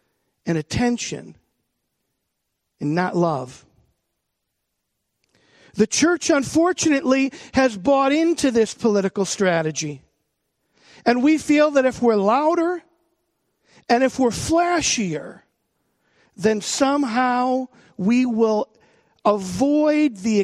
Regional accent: Buffalo, New York, United States; You got people, I'm from Buffalo, I get it, I've seen it.

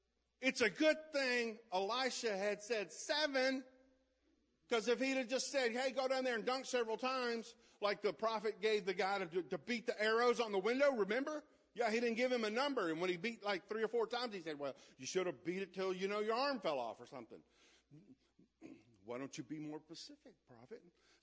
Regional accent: Louisiana, United States; I've swam in nasty water. I'm from Louisiana. That's what we do.

